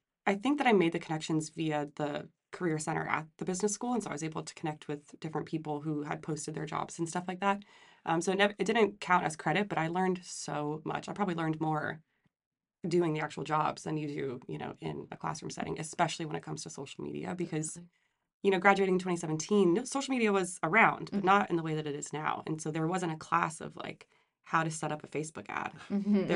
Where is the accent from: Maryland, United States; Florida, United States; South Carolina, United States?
Florida, United States; I'm from Florida, so it's part of our curriculum.